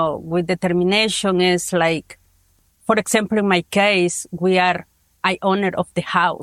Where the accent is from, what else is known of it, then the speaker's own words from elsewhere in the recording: El Salvador; English is a second language; now in United States; I'm from El Salvador, an TPS holder since 2001.